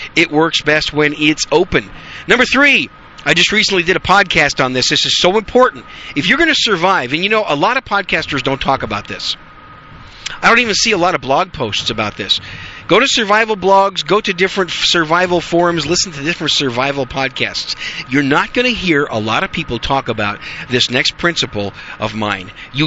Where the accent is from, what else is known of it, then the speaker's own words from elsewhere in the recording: Wisconsin, United States; also born or lived in New York City; I was born in New York City, but at 3 years old or so, we moved to Wisconsin, and I was raised in Wisconsin on a small, what I call a hobby farm.